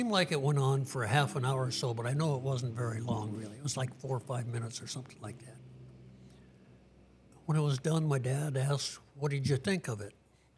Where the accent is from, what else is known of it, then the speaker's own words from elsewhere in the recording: Kodiak, Alaska, United States; Well, I was born and raised here in Kodiak. I was born July 9th, 1944.